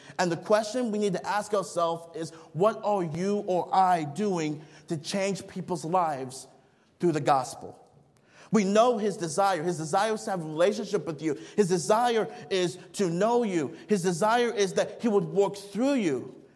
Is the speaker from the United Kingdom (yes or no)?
no; Nigeria; now in United States; When I was growing up in Nigeria, we have to access our water